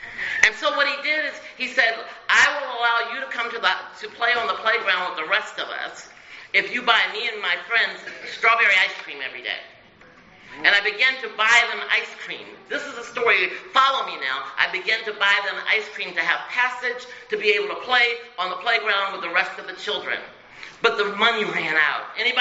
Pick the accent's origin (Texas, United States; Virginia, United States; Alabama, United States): Virginia, United States; Culpeper; also born or lived in Bonn, Germany; So I came from Culpeper, Virginia. I was born in Bonn, Germany. And we were a military family.